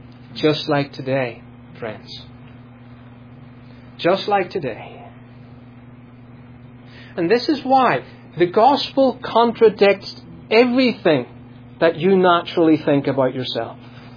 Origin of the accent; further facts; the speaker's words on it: Northern Ireland, United Kingdom; I grew up in Northern Ireland.